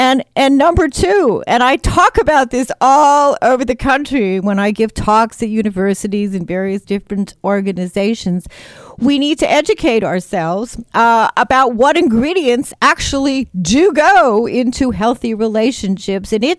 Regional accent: Canada; So we Canadians

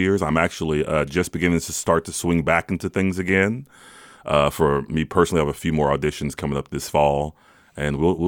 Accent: Dallas, Texas, United States; I was born, raised, and educated in the state of Texas.

